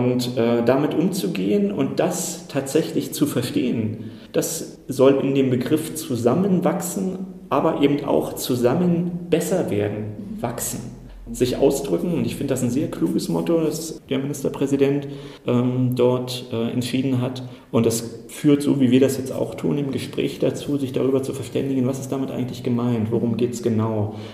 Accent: Berlin, Germany; ich bin ja in Ostberlin aufgewachsen und insofern habe ich mit 13, 14, ich war 13, als die Mauer aufging

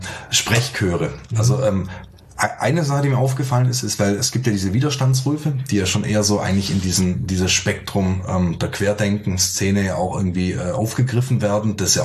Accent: Sindelfingen, Baden-Württemberg, Germany; zum einen komme ich selber ja aus Sindelfingen

